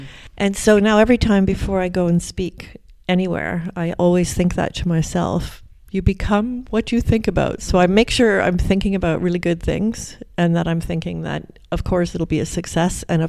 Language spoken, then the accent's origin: English; Ottawa, Ontario, Canada; also born or lived in England; And I grew up in England to begin with, but then Ottawa, which is a pretty small town in Canada, even though it's the capital of Canada.